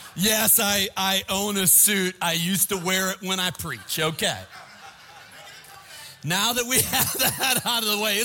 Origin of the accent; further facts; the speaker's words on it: Chicago, Illinois, United States; I mean, we're from Chicago. You just don't do that.